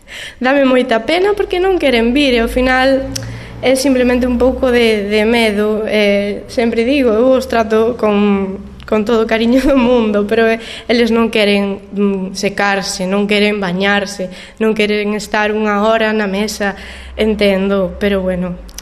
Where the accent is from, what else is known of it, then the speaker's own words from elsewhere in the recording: Barallobre, Galicia, Spain; Pues eu son de Preto, son de Barallobre, pues decidí montar un negocio preto da miña casa